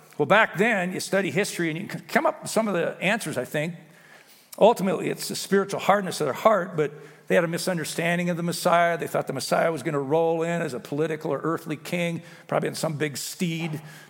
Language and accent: English; Montana, United States; Hey, I'm an American, man. We're a Christian nation. I'm a Montanan.